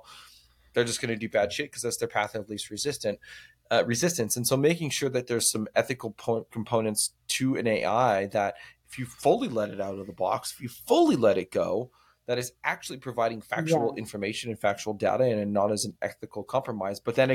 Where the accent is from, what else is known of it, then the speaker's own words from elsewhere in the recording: Canada; because we're Canadian, eh?